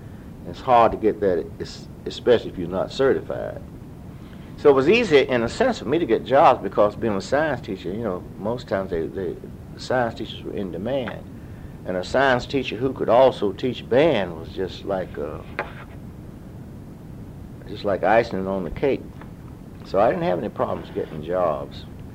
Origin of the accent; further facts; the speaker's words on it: Durham, North Carolina, United States; I grew up in Durham, and I attended First Pearson Elementary School to Whitted Elementary School, and from there to Hillside, and I graduated from Hillside in 1942.